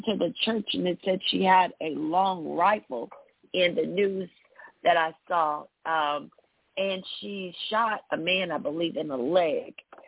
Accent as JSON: {"language": "English", "region": "Midwest", "country": "United States", "said": "I am a Midwesterner, and I can say that the Chiefs won all right now."}